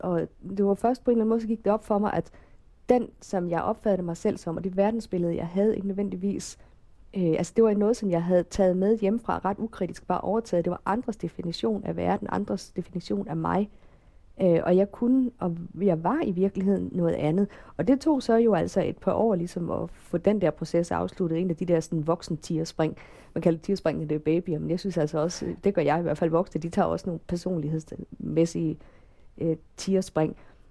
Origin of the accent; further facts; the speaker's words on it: Holstebro, Central Denmark Region, Denmark; also born or lived in Sønderjylland; Jeg voksede op i Holstebro i sådan et pænt borgerligt villakvarter.